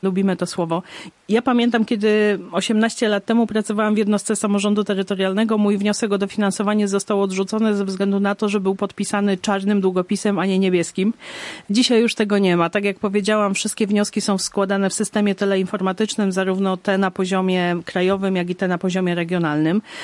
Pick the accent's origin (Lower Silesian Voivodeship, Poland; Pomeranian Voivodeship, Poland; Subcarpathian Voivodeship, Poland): Subcarpathian Voivodeship, Poland; bo jestem stąd i chcę, żeby Podkarpacie się rozwijało.